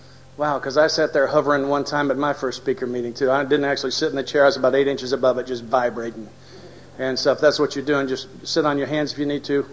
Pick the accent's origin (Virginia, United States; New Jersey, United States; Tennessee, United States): Tennessee, United States; Nashville; And I'm from Nashville, Tennessee.